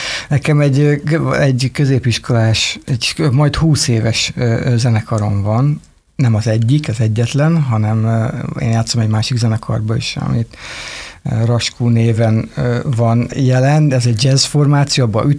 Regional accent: Győr, Győr-Moson-Sopron, Hungary; a gitárosom soproni, a dobosunk pesti, mi győriek vagyunk

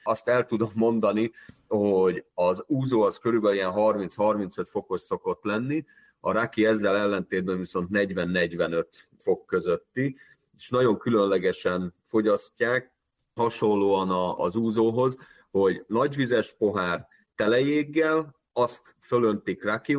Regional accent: Hungary

